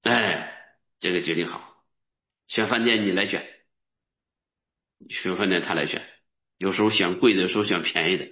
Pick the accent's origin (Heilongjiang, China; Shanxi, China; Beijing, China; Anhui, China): Heilongjiang, China; Nehe; 我们是贫寒人出身的，我们出生在黑龙江北部的一个小县城的小农村。我长那么大，我就去县城去过2次。